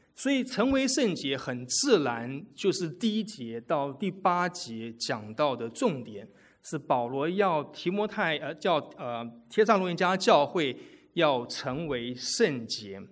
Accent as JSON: {"language": "Chinese", "country": "Taiwan", "said": "我从台湾来台湾来的小男孩子都需要经过当兵的训练"}